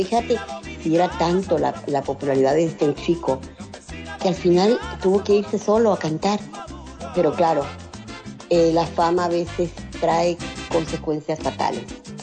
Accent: San Juan de la Maguana, San Juan, Dominican Republic; es originaria de mi pueblo.

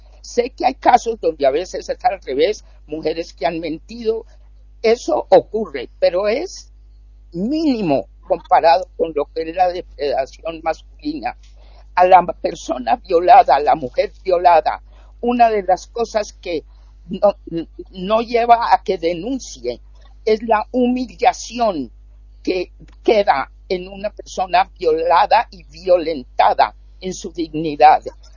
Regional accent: Colombia; En mi país es un horror, pero no es el único, Colombia.

